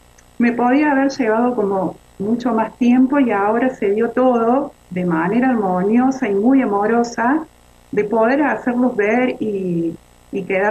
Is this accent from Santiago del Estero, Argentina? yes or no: no; Río Tercero, Córdoba, Argentina; soy de Río Tercero, provincia de Córdoba.